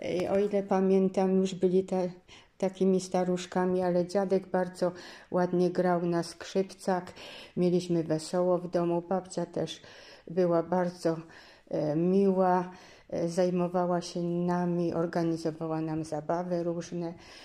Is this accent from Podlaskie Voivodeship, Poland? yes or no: no; Grajów, Lesser Poland, Poland; Żyliśmy na wsi. Ja urodziłam się w Grajowie. Nie było jeszcze wtedy prądu, nie było telewizji, nie było komputerów